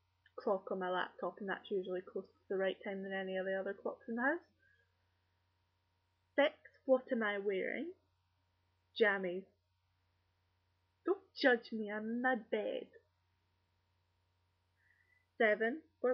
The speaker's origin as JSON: {"language": "English", "town": "Edinburgh", "region": "Scotland", "country": "United Kingdom", "said": "Yeah, I'm from Edinburgh, Scotland, and that's where I live at the moment."}